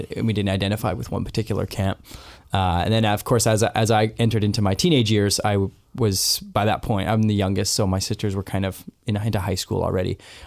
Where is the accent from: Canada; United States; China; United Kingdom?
Canada; Alberta; So I grew up out in Alberta